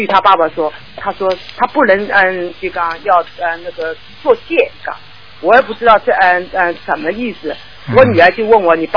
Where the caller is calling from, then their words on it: Shanghai, China; 你好，我是上海的，我中国上海的。